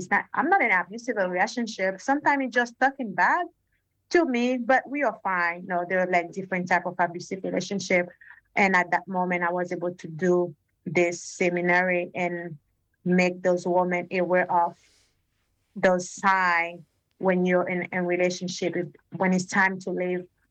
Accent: Haiti; I'm originally from Haiti, and in 2020 I went over there.

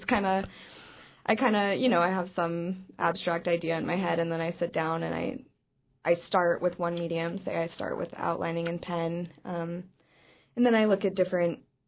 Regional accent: Eagle River, Alaska, United States; Well, I grew up in Eagle River.

